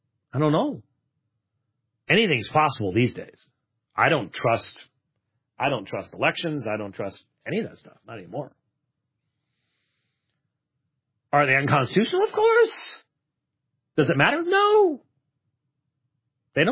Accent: Minnesota, United States; born there; Man, I was born in Minnesota.

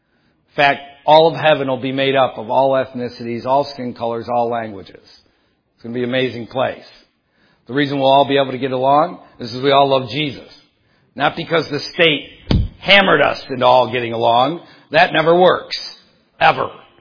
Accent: Detroit, Michigan, United States; I grew up in Detroit, so where I lived, I was a minority in the midst of, I lived in a macro culture called America, I lived in a micro culture called Detroit, where I was a minority.

